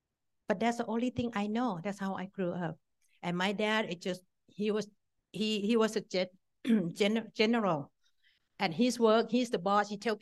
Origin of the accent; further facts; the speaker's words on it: Thailand; I grew up in Thailand, in Asian family.